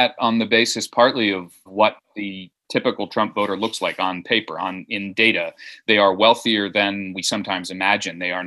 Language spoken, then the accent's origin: English; Greenwich, Connecticut, United States; Well, I grew up in Greenwich, and it's a place that's always been interesting to me politically.